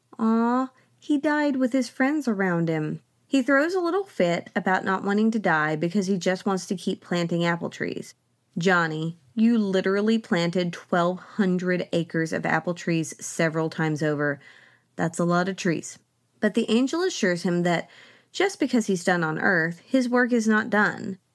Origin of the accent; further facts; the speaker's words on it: Oklahoma, United States; As I've mentioned a few times, I grew up in Oklahoma on the land of the Ponca tribe